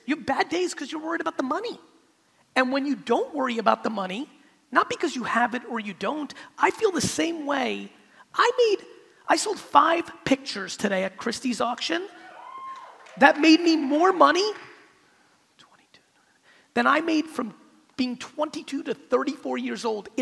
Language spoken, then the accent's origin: English; United States; also born or lived in Soviet Union; So, you know, here I am, we left in 78, I'm growing up in America, but, and this is gonna really hit for this room, I'm growing up in America, but am I really? Because in my four walls, it's fucking Russia.